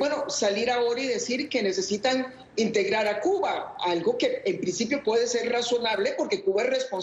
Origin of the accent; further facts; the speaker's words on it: Costa Rica; el grupo internacional de contacto se reúne aquí en mi país, en Costa Rica